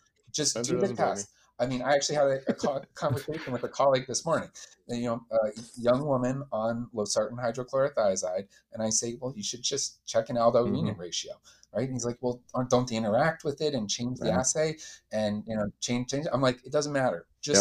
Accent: Calgary, Alberta, Canada; I played in high school. I'm from Calgary, Canada.

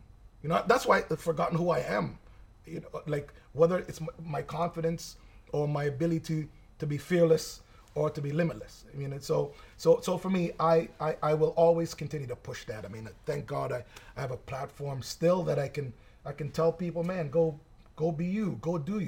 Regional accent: Oakville, Ontario, Canada; So me moving to Canada, growing up in Oakville

